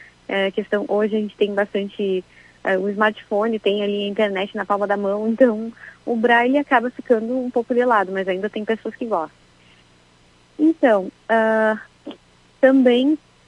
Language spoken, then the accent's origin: Portuguese; Cruz Alta, Rio Grande do Sul, Brazil; eu não sou natural de Caxias, eu sou natural da cidade interiorana de Cruz Alta, aqui no Rio Grande do Sul, e eu sou portadora de cegueira congênita. Eu sou cega desde nascença.